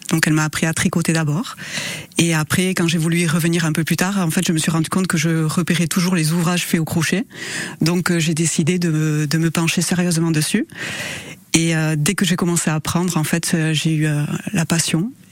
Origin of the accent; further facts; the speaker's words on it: Irissarry, Nouvelle-Aquitaine, France; moved away as an adult; Alors oui, j'ai grandi à Irisari.